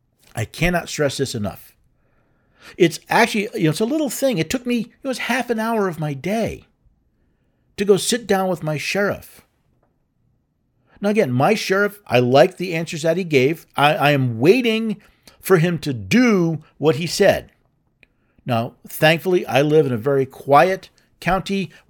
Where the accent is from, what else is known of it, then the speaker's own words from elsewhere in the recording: New York, United States; I'm from New York. I would love the chance to get back up there, meet some of my old friends, some of my family